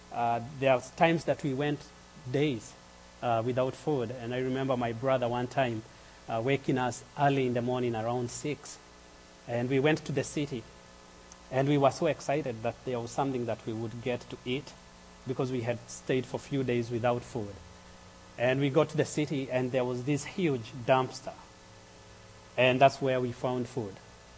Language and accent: English; Kenya; So when I was growing up in Kenya, I have two brothers and two sisters who are older than me.